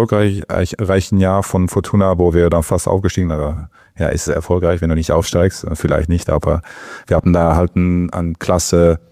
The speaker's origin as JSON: {"language": "German", "region": "North Holland", "country": "Netherlands", "tie": "born or raised there", "also_born_or_lived": "Blaricum", "said": "Geht in meinen Reisepass. Blaricum. Aber dann hat aufgewachsen, dann ein Ort daneben, Sausen."}